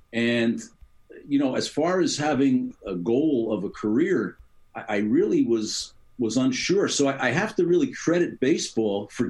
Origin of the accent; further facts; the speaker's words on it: Belleville, New Jersey, United States; I was born and raised Catholic. I knew nothing else. I grew up in Belleville, New Jersey, and our parish was Holy Family Church in Belleville and Nutley, two community towns.